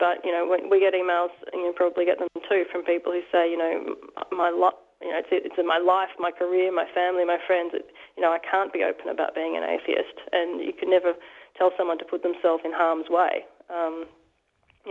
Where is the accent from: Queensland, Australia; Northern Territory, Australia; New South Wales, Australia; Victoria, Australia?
Victoria, Australia; Melbourne; born there; That's from a native. I was born in Melbourne.